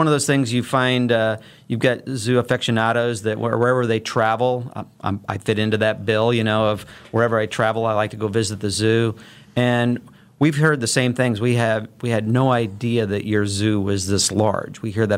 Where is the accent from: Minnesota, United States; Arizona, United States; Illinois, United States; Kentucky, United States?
Illinois, United States; Yeah, I'm a native of the St. Louis metro region. I grew up on the Illinois side of the Mississippi River there